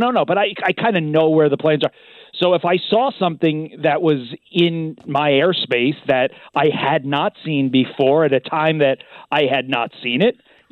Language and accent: English; New Jersey, United States; Because I'm from Jersey, so I've just perched myself out in my parents' house, and I've just been shooting away.